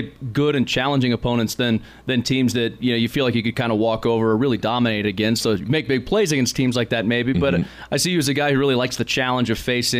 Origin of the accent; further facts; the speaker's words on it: Denver, Colorado, United States; I grew up in Denver